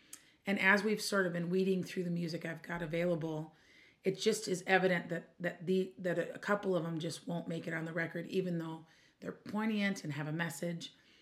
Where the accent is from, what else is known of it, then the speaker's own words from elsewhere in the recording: Minneapolis, Minnesota, United States; I'm from Minneapolis, Minnesota